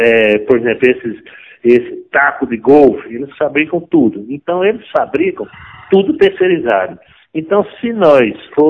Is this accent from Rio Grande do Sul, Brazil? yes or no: yes; Rio Grande do Sul, Brazil; porque eu sou do Rio Grande do Sul e vibro com a cidade de Caicó